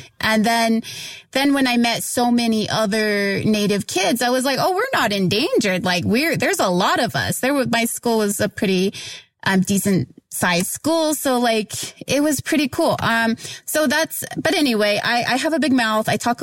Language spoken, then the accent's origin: English; Oklahoma, United States; Yeah, so I grew up in Oklahoma. I'm Kiowa and Apache.